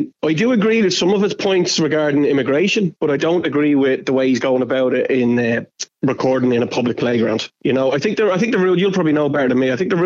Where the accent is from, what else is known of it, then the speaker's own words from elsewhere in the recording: Ireland; But the last thing me as an Irishman would want to be known as is a fucking Viking.